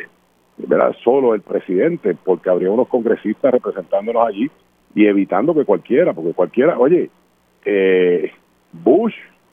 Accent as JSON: {"language": "Spanish", "country": "Puerto Rico", "said": "como republicano, como estadista, como puertorriqueño y ciudadano americano"}